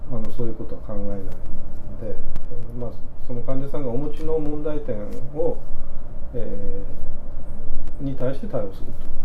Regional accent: Nagasaki, Japan; そうですね、全部長崎の大学まで長崎です。

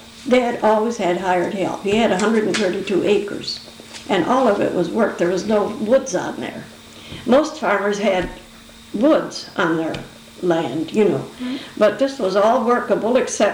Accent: Michigan, United States; also born or lived in Avery, Ohio; Ohio, Avery, Ohio. That's near Huron, Ohio. And I was 10 weeks old when I came to Michigan. So this is, Michigan is my home.

